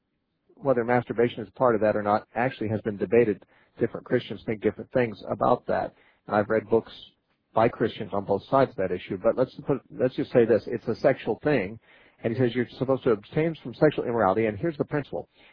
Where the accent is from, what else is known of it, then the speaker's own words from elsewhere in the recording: Santa Cruz, California, United States; calling from Santa Cruz, California, my hometown.